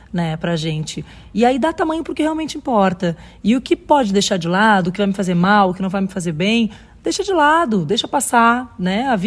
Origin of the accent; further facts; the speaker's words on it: Pelotas, Rio Grande do Sul, Brazil; born there; Eu sou uma interiorana, como eu disse na palestra, eu nasci em Pelotas, eu gosto muito de estar no interior do estado